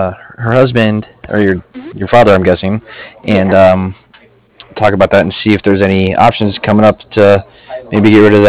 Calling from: Cardiff, Wales, United Kingdom; And I'm actually calling from Cardiff.

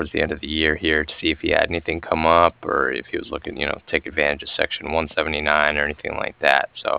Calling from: Cardiff, Wales, United Kingdom; I was calling from Cardiff.

